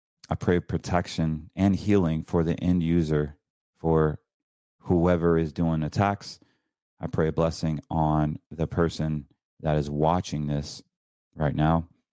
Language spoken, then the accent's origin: English; Raleigh, North Carolina, United States; When I was born in Raleigh, North Carolina, I'm more countryer than most of these people. Literally, I grew up with shotguns.